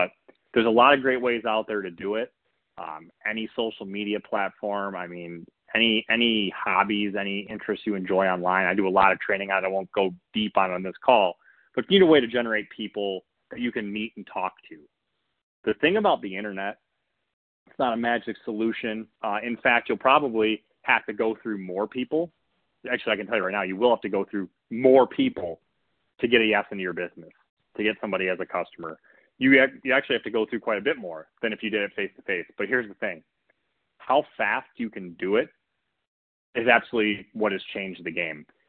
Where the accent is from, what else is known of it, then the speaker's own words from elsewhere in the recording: Michigan, United States; Brian mentioned I'm from Michigan.